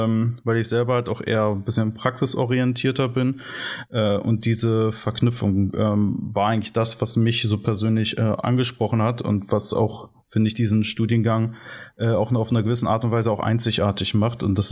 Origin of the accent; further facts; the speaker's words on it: Delmenhorst, Lower Saxony, Germany; Und ich komme selber aus der Region um Bremen, aus Delmenhorst